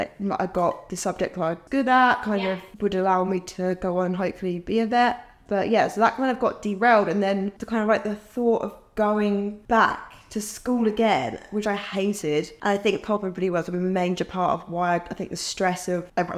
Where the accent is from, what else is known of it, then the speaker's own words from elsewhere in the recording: Northampton, East Midlands, United Kingdom; I'd been to London, so I'm from Northampton. I'd been to London maybe a handful of times.